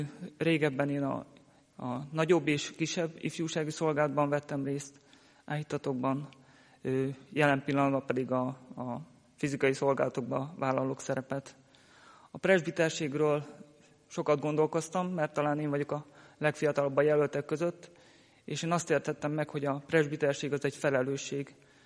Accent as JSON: {"language": "Hungarian", "town": "Vésztő", "region": "Békés", "country": "Hungary", "said": "Én vésztői származású vagyok Békés megyéből."}